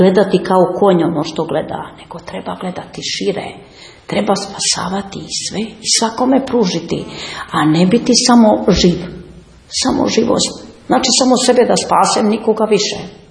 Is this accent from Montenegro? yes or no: no; Serbia; pa ja sam iz daljine iz Srbije